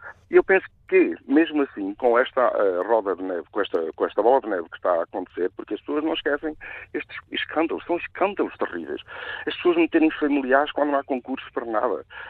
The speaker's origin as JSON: {"language": "Portuguese", "region": "North", "country": "Portugal", "said": "eu sou do Norte, mas tenho muitos amigos no Alentejo."}